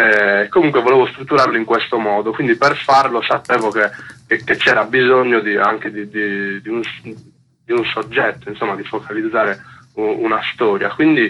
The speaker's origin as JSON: {"language": "Italian", "town": "Nuoro", "region": "Sardinia", "country": "Italy", "said": "anch'io sono di Nuoro"}